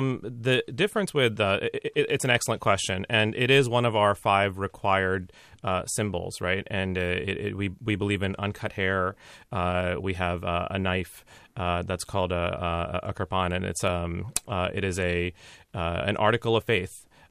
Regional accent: United States; so it was interesting as a Sikh kid growing up in the United States in the 1970s and 1980s

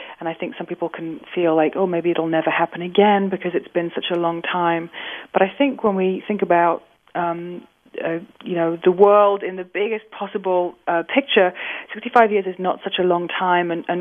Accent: United Kingdom; accent: British; Or Hiroshima, that's my British accent for you.

